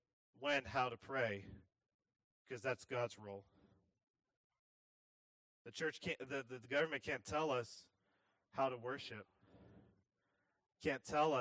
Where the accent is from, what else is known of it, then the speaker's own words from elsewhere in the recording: United States; And yes, I am an American, and yes, I love this country.